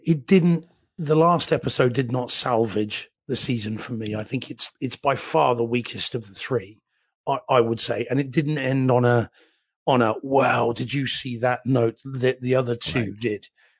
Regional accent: New Zealand; And, as a New Zealander

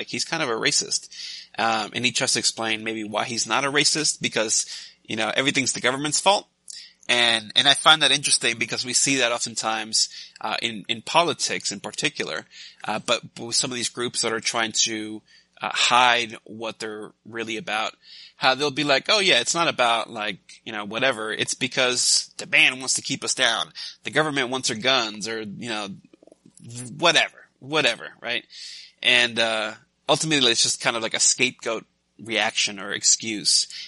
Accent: New York City, New York, United States; I grew up in New York, in the Bronx, and I remember, like, getting made fun of, or, like, kids trying to pick on me.

